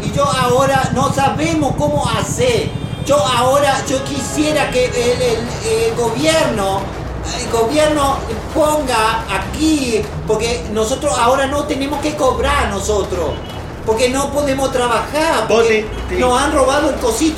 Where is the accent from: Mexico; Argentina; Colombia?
Argentina; Rosario, Santa Fe; incluso mi acento puede variar un poco, porque yo soy nacida y criada en Empalme Granero.